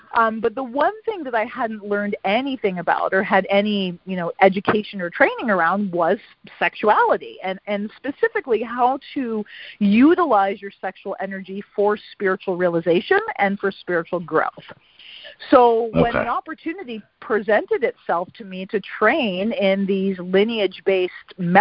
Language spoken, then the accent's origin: English; Washington, District of Columbia, United States; born there; also born or lived in Detroit; So my family is from Detroit. I was born in Washington D.C., but my mom and my dad were both from Detroit. And so when I was a teenager, and in college, I was living in Detroit